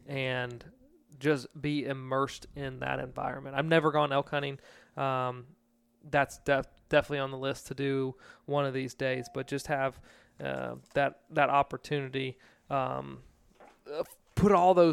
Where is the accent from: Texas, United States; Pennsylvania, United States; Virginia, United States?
Virginia, United States; growing up in Virginia, and that being one of the first places ever settled and colonized, like that ground just went through so many changes